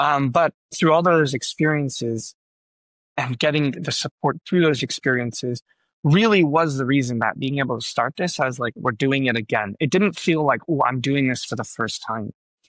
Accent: New York, United States; so I am a New Yorker at heart, born and raised in the suburbs.

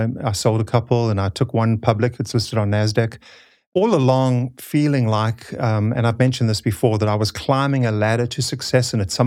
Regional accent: Durban, KwaZulu-Natal, South Africa; in a poor neighborhood. I believe it's equivalent to the projects. It was government housing, but they were standalone houses. But so a pretty poor area of the city where I grew up in Durban.

